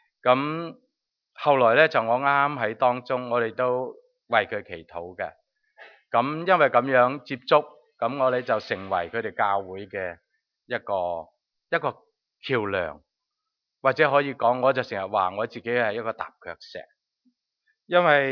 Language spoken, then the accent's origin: Cantonese; China; 孝敬父母、尊敬长者，都系我哋中国人嘅一贯嘅传统